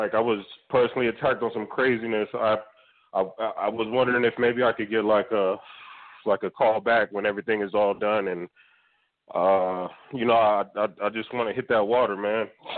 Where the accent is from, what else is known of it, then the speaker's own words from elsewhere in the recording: Las Vegas, Nevada, United States; now in Utah, United States; I'm from Vegas. And I'm, like, in the middle of nowhere, Utah, just because stuff just got so real.